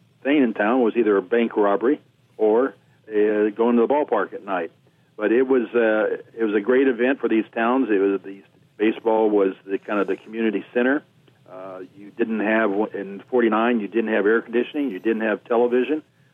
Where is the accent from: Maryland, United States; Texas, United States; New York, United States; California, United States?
California, United States; Los Angeles; So I grew up in Los Angeles, and before the Dodgers got out there, Los Angeles had two teams